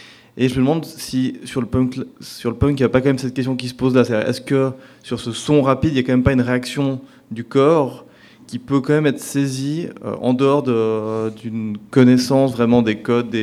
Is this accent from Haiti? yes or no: no; Switzerland; et je précise que moi je suis suisse